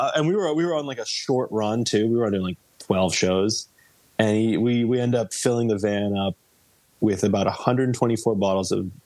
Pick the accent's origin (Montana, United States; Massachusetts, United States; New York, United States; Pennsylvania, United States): New York, United States; We were in an old speakeasy because we're from New York and it just seemed more appropriate.